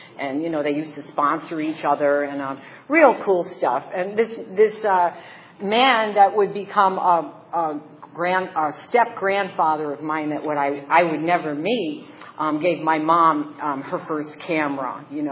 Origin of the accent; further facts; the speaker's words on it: Chicago, Illinois, United States; I grew up in Chicago. It was a three flat. I lived in the same neighborhood. I had the same friends